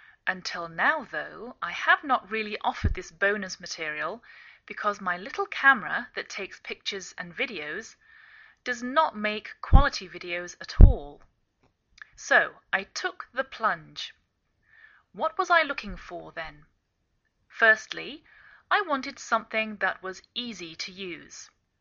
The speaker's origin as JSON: {"language": "English", "region": "England", "country": "United Kingdom", "lives_now": "United States"}